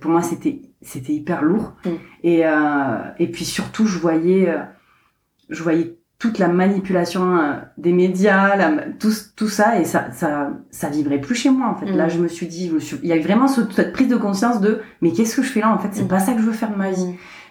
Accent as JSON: {"language": "French", "town": "Carcassonne", "region": "Occitanie", "country": "France", "accent": "southern French", "said": "et mon petit accent, on sait bien que je viens du sud de la France, je viens de Carcassonne."}